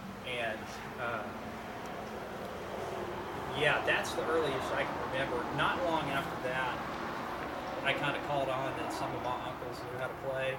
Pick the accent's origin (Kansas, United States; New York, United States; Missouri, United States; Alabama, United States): Alabama, United States; I'm from the suburbs of Birmingham, Alabama, outside of Birmingham, in like the Shelby County kind of area